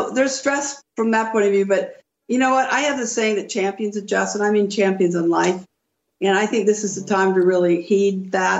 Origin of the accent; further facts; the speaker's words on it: Long Beach, California, United States; And also my hometown of Long Beach, California has its every night at 8 o'clock lights of hope